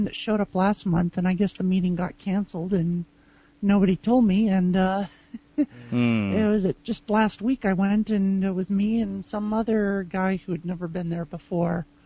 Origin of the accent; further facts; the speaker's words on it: Utah, United States; I was raised in Utah.